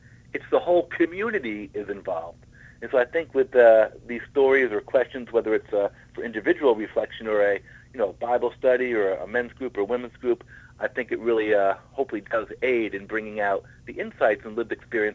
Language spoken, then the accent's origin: English; United States; For myself as an American, where, we value liberty, independence, freedom